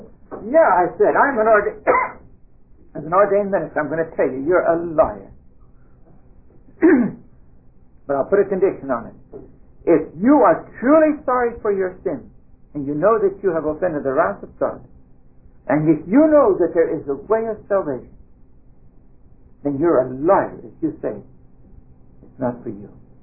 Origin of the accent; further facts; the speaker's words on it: California, United States; also born or lived in Minnesota; Oh, no, I was born in Minnesota. I grew up in California.